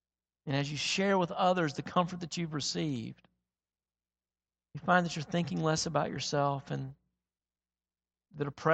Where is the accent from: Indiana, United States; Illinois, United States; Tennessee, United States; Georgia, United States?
Tennessee, United States; I grew up in West Tennessee. We had marshes everywhere.